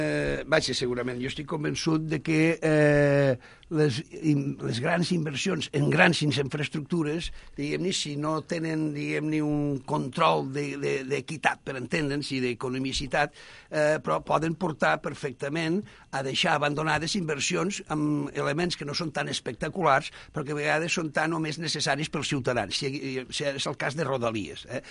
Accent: Lleida, Catalonia, Spain; que sóc lleidatà, i m'he preguntat, sóc lleidatà d'origen

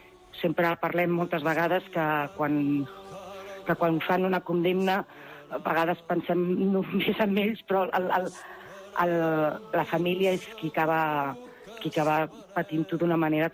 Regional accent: Terrassa, Catalonia, Spain; Jo sempre explico que soc de Terrassa i Terrassa és la tercera ciutat més gran de Catalunya, no?

